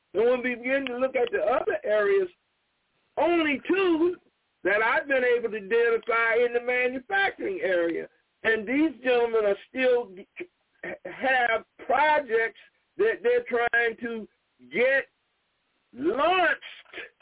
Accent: South Carolina, United States; We also have, in my home state of South Carolina, a corporation by the name of Albemarle Corporation.

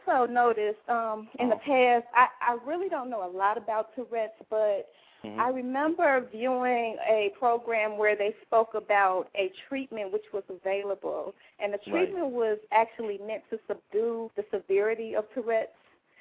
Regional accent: Chicago, Illinois, United States; I'm from Chicago.

